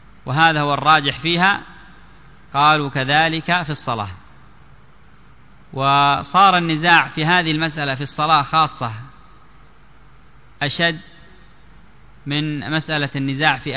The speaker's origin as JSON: {"language": "Arabic", "country": "Yemen", "said": "وأكثر ما عندنا في اليمن ينزل البرد"}